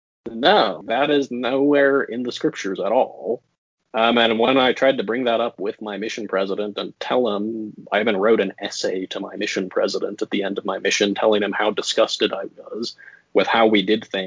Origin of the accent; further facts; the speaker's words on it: Utah, United States; also born or lived in Alaska; Typical Mormon upbringing in Utah. Although I guess because I grew up in Alaska too